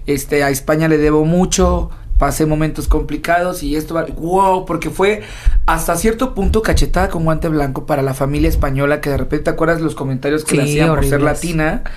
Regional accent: Mexico; Otro que me dio mucho orgullo como mexicano

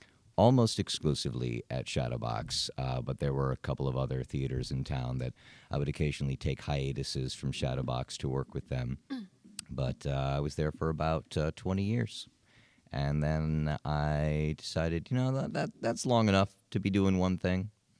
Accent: Huntington, West Virginia, United States; moved away; Well, I grew up, I've only been in Wisconsin for, 4 months now, the beginning of July. I grew up in West Virginia, in Huntington, West Virginia

